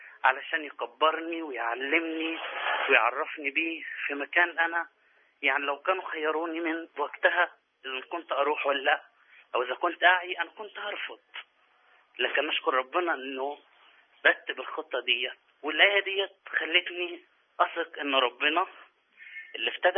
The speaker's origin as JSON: {"language": "Arabic", "town": "Asyut", "region": "Asyut Governorate", "country": "Egypt", "said": "من أسيوط."}